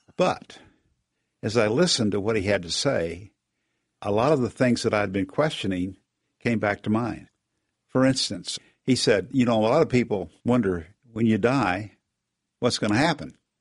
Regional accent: West Virginia, United States; I grew up on the Kanawha River, which is not exactly an airfield, but there was a seaplane base about 2 miles from my home.

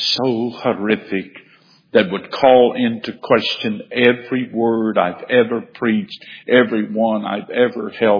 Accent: Baton Rouge, Louisiana, United States; I remembered saying to some people when they heard I was from Baton Rouge

